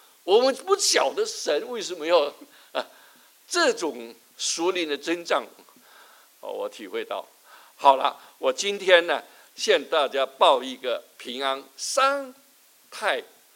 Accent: Chaoyang, Guangdong, China; 我的信仰是从祖父来的，我是第五代基督徒，我是在山头朝阳那里出世、差不多两百年前呢基督教传到我家乡

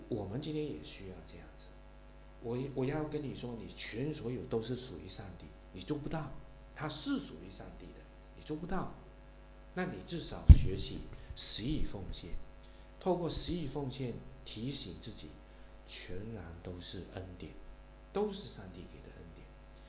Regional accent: East Malaysia, Malaysia; 我爸爸在马来西亚出生，我在马来西亚出生，所以我是第三代 移民之后的第三代。

